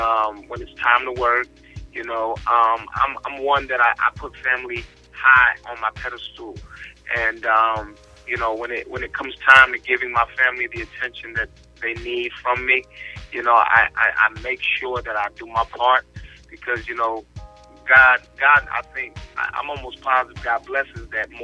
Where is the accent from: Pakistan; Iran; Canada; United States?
Canada; Toronto, Ontario; I have my father's from Jamaica, my mother's from Trinidad. I don't know if everybody knows, I'm from Canada originally.